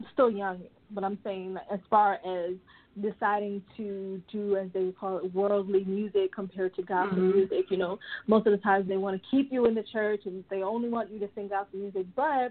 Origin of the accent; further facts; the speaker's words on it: Brooklyn, New York, United States; I grew up in New Dimension Seventh-day Adventist Church in Brooklyn.